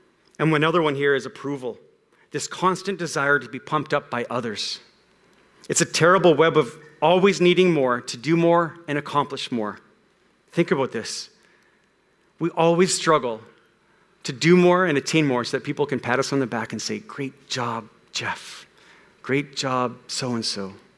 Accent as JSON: {"language": "English", "country": "Canada", "said": "we wave Canadian flags and we sing our national anthem. Even though we're halfway around the world, we're still Canadian citizens, and we act on it."}